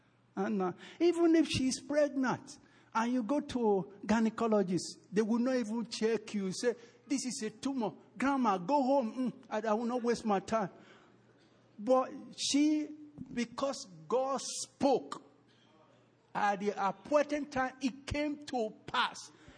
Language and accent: English; Delta, Nigeria; I'm from Ika. So although I speak Benin mostly, but the Lord still talk to me in my father's tongue too.